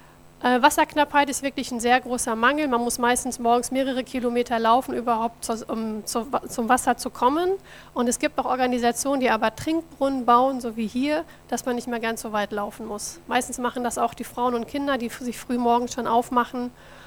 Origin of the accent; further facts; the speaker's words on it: Wiedenbrück, North Rhine-Westphalia, Germany; ich komme aus Wiedenbrück, bin also ein waschechter Ostwestfale